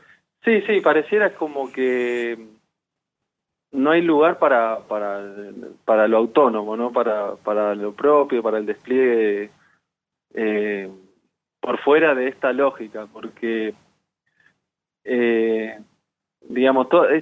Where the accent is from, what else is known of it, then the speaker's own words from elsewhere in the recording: Centenario, Neuquén, Argentina; moved away as an adult; now in Buenos Aires, Argentina; Yo vivo en Buenos Aires, cuando soy de Centenario, en realidad.